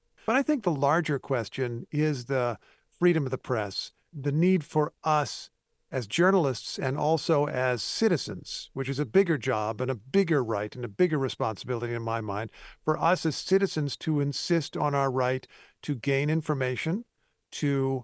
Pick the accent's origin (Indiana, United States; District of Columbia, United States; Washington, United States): Indiana, United States; but I was recently at stations in my home state, Indiana. I was in the station in Indianapolis. I was at the station in Fort Wayne.